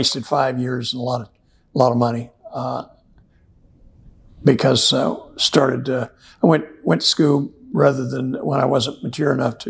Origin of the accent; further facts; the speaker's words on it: Jesup, Georgia, United States; Well, I grew up in Georgia, South Georgia, Jessup, Georgia, to be exact